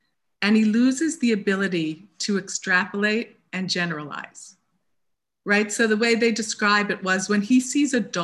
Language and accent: English; Queens, New York, United States; born there; I was born in Queens, New York, which is one of the most diverse, you know, places in our country. I moved away, but the second I could, as an adult, move back, I spent most of my adult life in Queens.